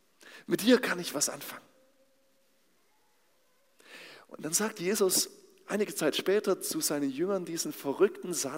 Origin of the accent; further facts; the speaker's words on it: Aue, Saxony, Germany; Mein Dorf, wo ich herkomme, heißt Alberoda. Kennt kein Mensch. Ist ein kleiner Stadtteil inzwischen von Aue.